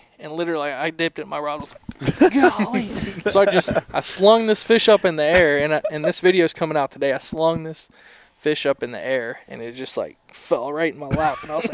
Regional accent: Ohio, United States; But I've never fished up Lake Erie, which is crazy because I'm from Ohio.

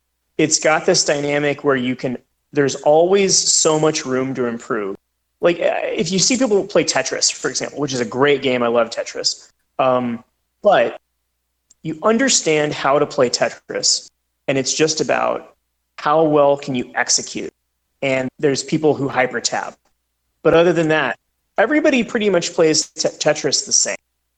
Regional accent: Dallas, Texas, United States; I'm from Dallas, Texas.

